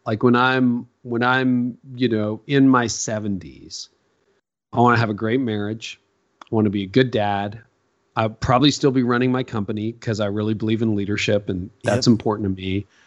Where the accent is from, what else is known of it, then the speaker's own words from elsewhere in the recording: Canada; I'm a Canadian, so, you know, Canadians are known for being nice.